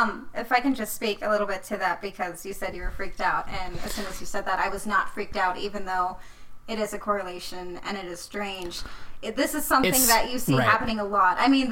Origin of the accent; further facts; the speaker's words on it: Bible Belt, United States; Growing up in the Bible Belt, there was I would often hear of, like, the world is ending stories